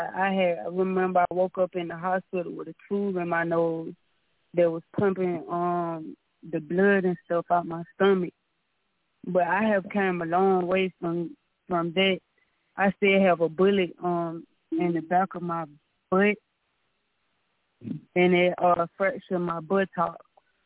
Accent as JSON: {"language": "English", "town": "Montgomery", "region": "Alabama", "country": "United States", "said": "He was in Montgomery, Alabama, because I'm from Montgomery, Alabama."}